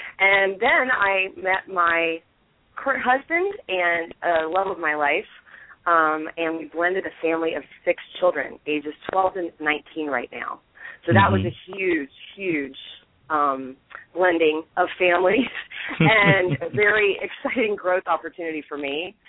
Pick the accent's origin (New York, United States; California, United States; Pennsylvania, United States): Pennsylvania, United States; Well, I was born in Pennsylvania almost 45 years ago. And I lived in Pennsylvania until I was 11